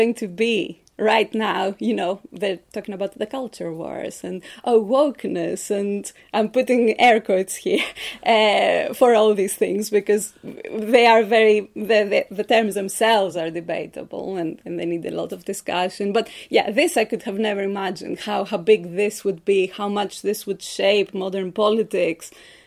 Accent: Patras, Western Greece, Greece; So school and undergraduate studies I did in my hometown, which is Patras. It's in the middle west of Greece, the top of the Peloponnese. Seaside town, nice university town, had a very nice modern university.

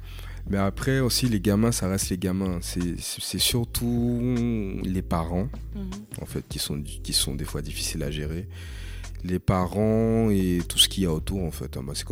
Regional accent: Guadeloupe, France; Donc j'ai 42 ans, je suis originaire de la Guadeloupe.

